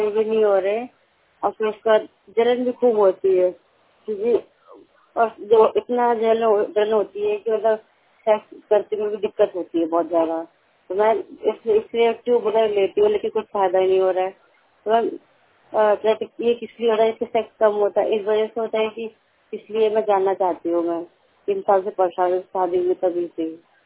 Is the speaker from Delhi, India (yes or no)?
yes; Delhi, India; मैं दिल्ली में दिल्ली की रहने वाली हूँ।